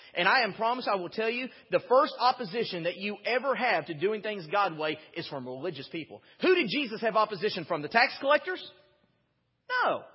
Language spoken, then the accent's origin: English; Mississippi, United States; Sometimes we do things because we're American. Sometimes we do things because we're Southern. Sometimes we do things because we're from Mississippi.